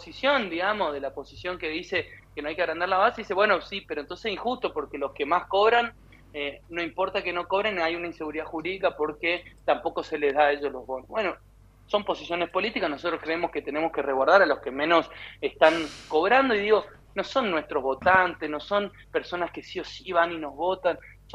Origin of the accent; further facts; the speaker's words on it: Argentina; fuimos todos los argentinos, o somos todos los argentinos que nos tenemos que hacer cargo de eso.